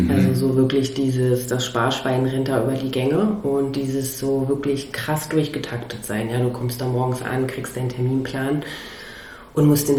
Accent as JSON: {"language": "German", "region": "East Germany", "country": "Germany", "said": "ich als Ossi, da wieder mehr in so einer Region zu sein, wo das halt irgendwie mehr Ossis auch um mich rum sind."}